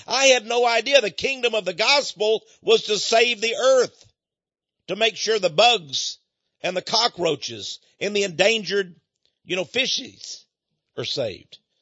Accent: Texas, United States; by the way, I'm from Texas.

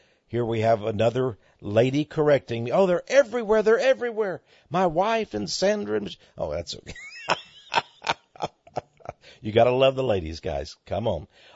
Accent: Texas, United States; No, everybody here, because I'm from Texas

